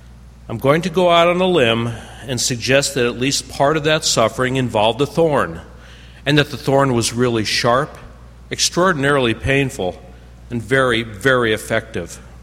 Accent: Connecticut, United States; When I was a kid growing up in Connecticut, I would walk down to the beach at the end of my street

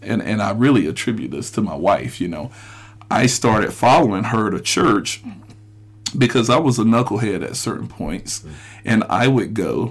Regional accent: Union, South Carolina, United States; Just growing up in the small city that I was from. And again, I'm from Union, South Carolina, as I said in episode 1.

